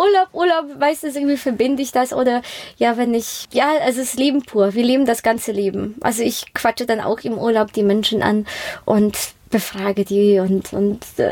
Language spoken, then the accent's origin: German; Poland; Und wenn ich sage, aus Polen, dann ist, ja, also irgendwie werde ich viel herzlicher dann begrüßt.